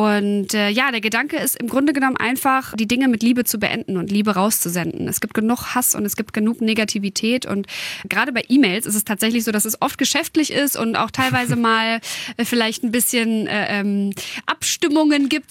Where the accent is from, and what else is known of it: Hanover, Lower Saxony, Germany; born or raised there